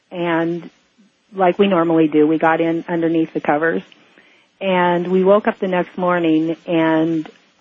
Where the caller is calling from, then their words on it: Hawaii, United States; I'm calling from Hawaii.